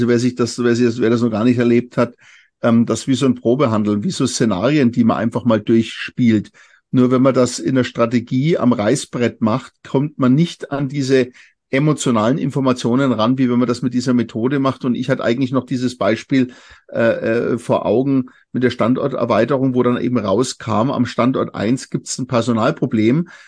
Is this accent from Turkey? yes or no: no; Nuremberg, Bavaria, Germany; ich komme aus Nürnberg, ich bin auch in Zürich.